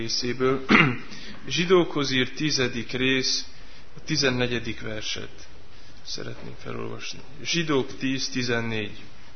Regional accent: Chibed, Mureș County, Romania; now in Oradea, Romania; Maros megyéből, Kibédről jöttem. Első éves hallgató vagyok Nagyváradon a teológián.

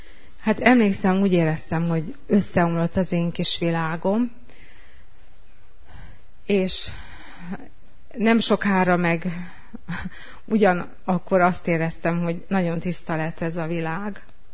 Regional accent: Zalău, Sălaj, Romania; elvittek gyülekezetbe, és részben ott nőttem fel. Aztán úgy, ahogy nőttem fel, nálunk a gyülekezetben Zilahon

